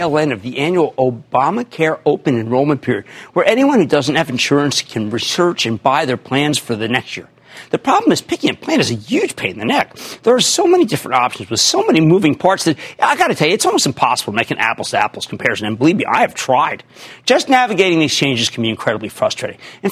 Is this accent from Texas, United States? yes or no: no; New Jersey, United States; Let's go to Phil in my home state of New Jersey, please.